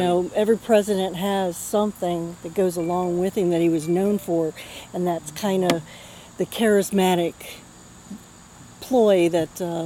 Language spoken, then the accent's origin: English; Virginia, United States; now in Colonial Beach, United States; since I came from Northern Virginia, that it's still kind of like the 1800s down here because it's calm.